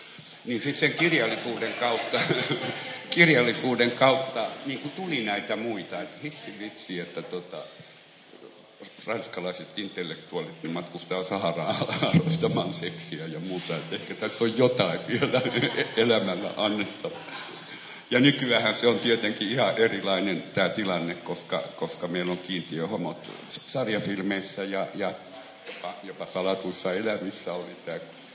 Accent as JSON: {"language": "Finnish", "town": "Helsinki", "region": "Uusimaa", "country": "Finland", "said": "Mä oon helsinkiläinen, mä oon saanut elää täällä"}